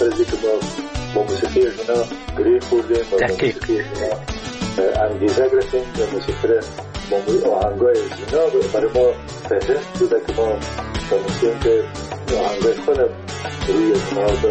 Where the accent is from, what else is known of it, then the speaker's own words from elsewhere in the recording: Kunduz, Afghanistan; born there; در قندوز در اون زمانی که ما به دنیا آمدم پدرم در اسپینزر قندوز مصروف ایفای وظیفه بوده و در اون زمان البته تا سنای 3 سالگی را ما در قندوز بودیم